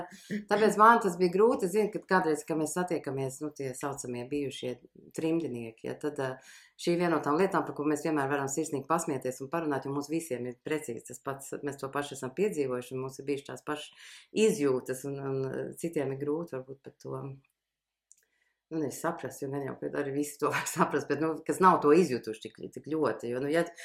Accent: Sweden; Ja es uzaugu Zviedrijā, tur ir kalni, mēs regulāri braucām uz kalniem, gan ar skolu, gan ar ģimeni, slēpot un tā.

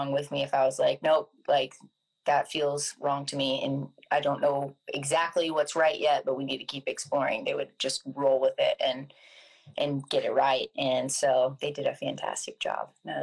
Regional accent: Texas, United States; I grew up in Texas, so it's more catfishing, bass fishing.

